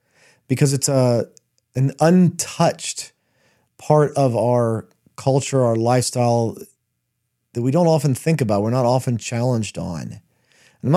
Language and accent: English; United States; How much of our existence in the West, I'm an American, I can speak very clearly for America